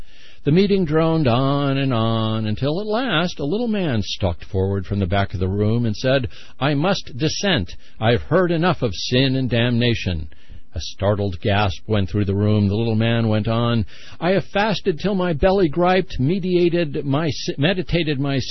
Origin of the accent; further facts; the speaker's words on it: Massachusetts, United States; I was brought up in Massachusetts.